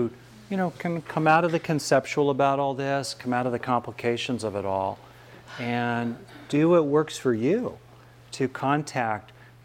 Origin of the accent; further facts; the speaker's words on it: West Covina, California, United States; I grew up in West Covina, the armpit of Los Angeles. But anyway, in terms of smog, it was the center of the smog belt when I grew up. But still, basically it was tract homes laid on top of orange groves.